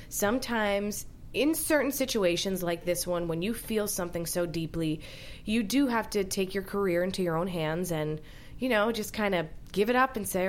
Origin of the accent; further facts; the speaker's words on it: New Jersey, United States; And I'm talking about how I'm from New Jersey